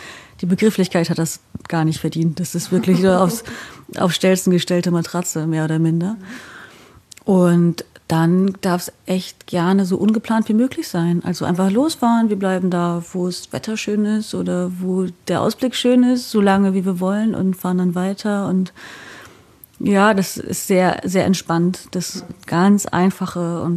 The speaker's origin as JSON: {"language": "German", "town": "Wismar", "region": "Mecklenburg-Vorpommern", "country": "Germany", "moved": "yes"}